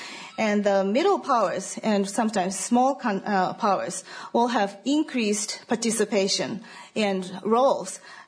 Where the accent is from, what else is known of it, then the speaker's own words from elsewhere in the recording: Japan; English is a second language; from Kyushu University in Fukuoka, Japan. As Professor Iwashita has mentioned, I'm from the southern part of Japan, and I usually have a very quiet, you know, local life, in a very relaxing city.